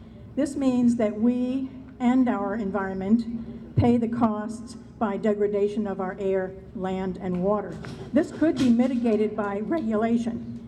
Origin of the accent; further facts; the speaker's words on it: Honesdale, Pennsylvania, United States; I'm from Honesdale